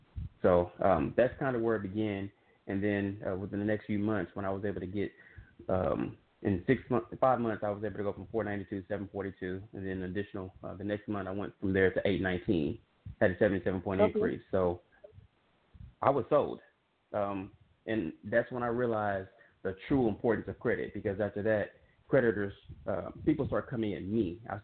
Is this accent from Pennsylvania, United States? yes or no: no; Dallas, Texas, United States; I'm from Dallas, Texas, born and raised.